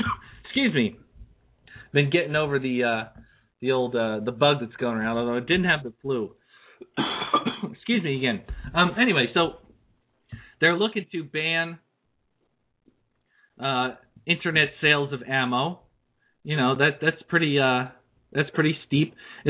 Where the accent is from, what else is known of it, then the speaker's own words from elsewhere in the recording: New Jersey, United States; moved away as an adult; now in Virginia, United States; I live in Virginia. Now, I will admit I'm from New Jersey, but I developed some good sense and moved out of there as soon as I could. I haven't been back since.